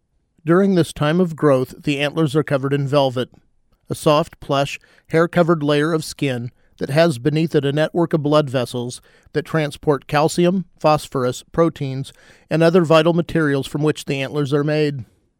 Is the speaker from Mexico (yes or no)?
no; Kansas, United States; My home state of Kansas held its first ever modern deer season in 1965.